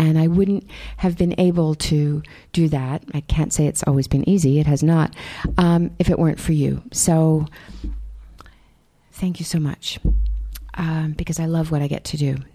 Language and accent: English; New Hampshire, United States; I'm from New Hampshire. I come from a small town in New Hampshire. There's actually someone here tonight who comes from the one town over, which is really nice for me to see and know. I grew up in New Hampshire